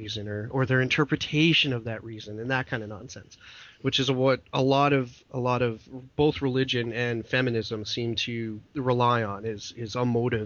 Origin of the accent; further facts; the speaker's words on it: Western Canada, Canada; I'm born and raised in Western Canada. I'm a conservative. I'm a Canadian conservative